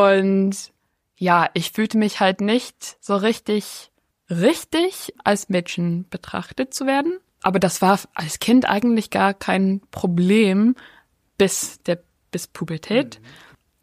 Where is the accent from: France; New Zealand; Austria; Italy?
New Zealand; Dunedin, Otago; German is a second language; Ich bin hier in Utipoti, Dunedin aufgewachsen. Mein Papa kommt aus England und meine Mama ist in Neuseeland aufgewachsen, aber ursprünglich ihre Familie auch aus Großbritannien.